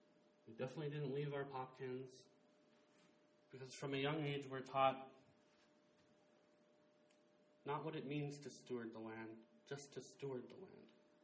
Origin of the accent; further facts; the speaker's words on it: McGrath, Alaska, United States; also born or lived in Bethel; I am from the Kuskokwim River. I was raised in Bethel. I grew up in McGrath.